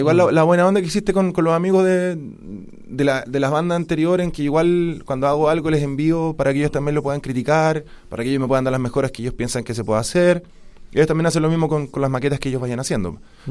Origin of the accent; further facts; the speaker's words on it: Curacaví, Santiago Metropolitan Region, Chile; yo he estado en distintos eventos de beneficencia en mi comuna, que yo soy de Curacaví.